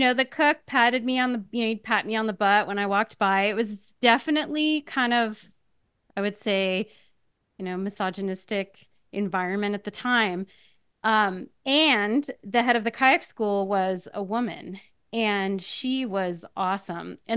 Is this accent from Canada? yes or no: yes; Canada; I grew up in Canada in between Ottawa and Montreal.